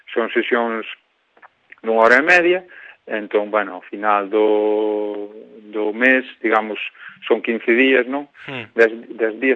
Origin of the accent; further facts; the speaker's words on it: Buño, Galicia, Spain; Sí, ali eu son de Buño.